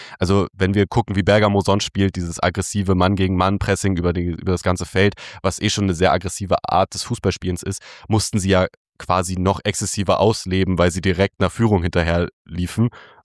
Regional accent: Hildesheim, Lower Saxony, Germany; now in Berlin, Germany; Also ich bin hier in Berlin so, das ist anbindungstechnisch total okay. So aus meiner Heimat Hildesheim, das bei Hannover

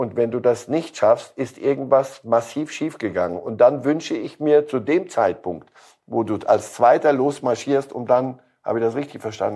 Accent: Switzerland; als Schweizer Staatsbürger kann ich Ihnen sagen

